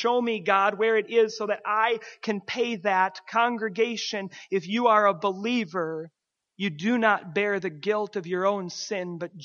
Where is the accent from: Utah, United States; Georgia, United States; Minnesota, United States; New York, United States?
Minnesota, United States; I grew up in Minnesota